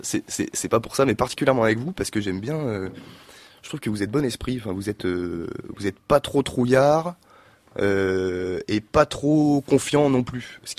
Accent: Grenoble, Auvergne-Rhône-Alpes, France; moi j'ai fait sciences politiques à Grenoble, parce que je suis grenoblois, puis un master de journalisme à Paris, donc 2 ans.

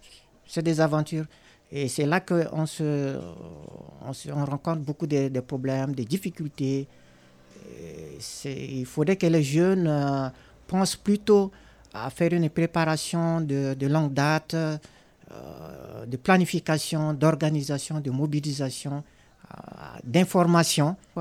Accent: Central African Republic; si je veux quitter mon pays d'origine, par exemple pour moi, de Centrafrique, pour la France

